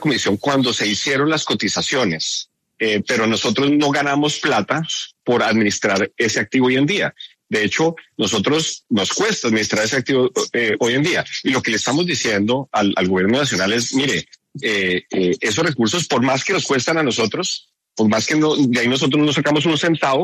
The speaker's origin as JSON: {"language": "Spanish", "country": "Colombia", "said": "no vamos a tener como nación, como colombianos, para responder por esas pensiones en el futuro."}